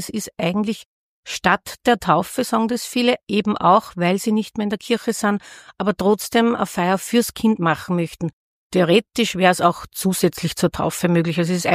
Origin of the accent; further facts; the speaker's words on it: Linz, Upper Austria, Austria; born there; ich bin in Linz geboren, bin jetzt gerade 59 geworden